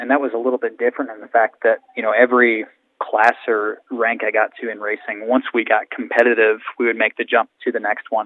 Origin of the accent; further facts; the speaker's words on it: Hinckley, Ohio, United States; I'm from Hinckley, so, you know, about 20 miles south of Cleveland. So Northeast Ohio, raised, really. So I was there until I was 18 years old and grew up racing go-karts.